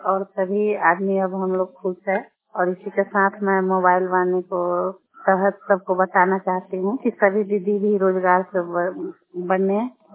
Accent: Gurmiya, Bihar, India; मैं गुरमिया पंचायत के निवासी हूँ, लालगंज ब्लॉक से। और मैं बहुत ही गरीब परिवार से हूँ।

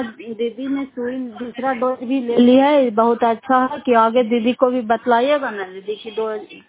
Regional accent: Fatehpur, Bihar, India; घर फतेहपुर पंचायत मकरौता जिला नालंदा करापसरा ब्लॉक की निवासी हूँ

